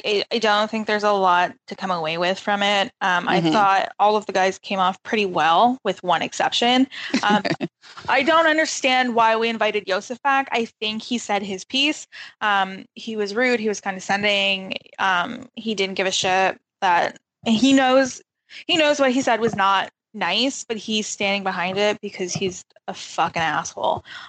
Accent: Canada; I just knew what they were, but they weren't available to me being a Canadian girl.

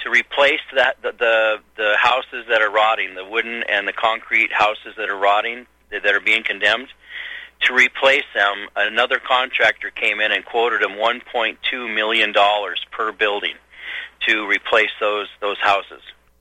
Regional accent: Ketchikan, Alaska, United States; Like, I was born in Ketchikan, Alaska. It rains 200 inches a year.

